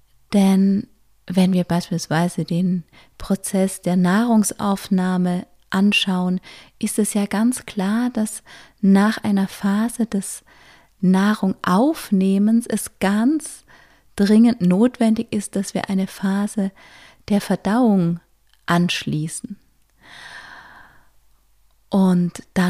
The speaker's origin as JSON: {"language": "German", "region": "Baden-Württemberg", "country": "Germany", "accent": "Swabian", "first_language": "Swabian", "said": "auf meine erste Sprache, auf meine eigentliche Muttersprache, Schwäbisch, zurückgreifen."}